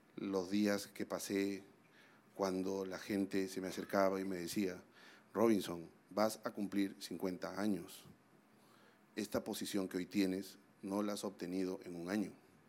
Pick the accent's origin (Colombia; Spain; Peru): Peru; Y volví al Perú y tomé la decisión de renunciar a todo lo que yo había construido en ese país, en mi país.